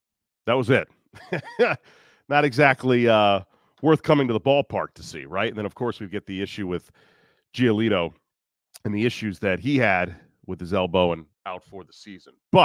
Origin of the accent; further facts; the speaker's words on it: Connecticut, United States; lifelong Red Sox fan, born and raised in Connecticut, and I've seen it pretty much all, if you will.